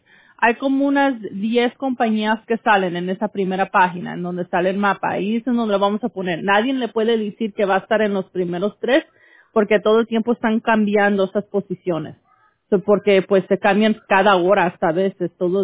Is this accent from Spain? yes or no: no; California, United States; born there; en mi familia, ellos vienen de Guadalajara, ahí en Jalisco. Yo aquí nací, en California.